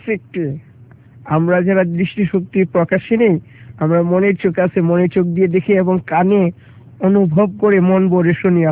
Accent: Narsingdi, Dhaka Division, Bangladesh; আমি নরসিংদী থেকে এসেছি।

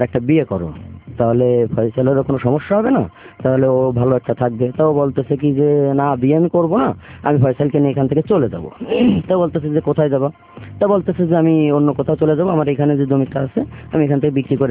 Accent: Khulna, Khulna Division, Bangladesh; born there; আমার জন্ম খুলনাতে, খুলনা চন্দলে মহল গাজীপাড়া গ্রামে।

